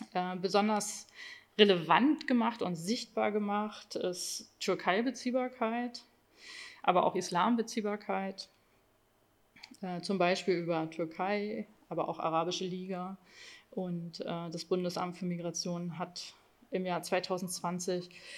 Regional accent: Cologne, North Rhine-Westphalia, Germany; Obwohl ich hier geboren und aufgewachsen bin, werde ich immer wieder gefragt, wo ich herkomme. Wenn ich sage, ich komme aus Köln oder ich bin Deutscher

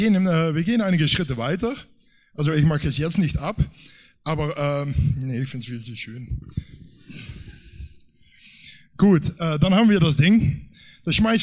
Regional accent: Netherlands; German is a second language; und da bin ich als Niederländer eigentlich ziemlich bekannt mit.

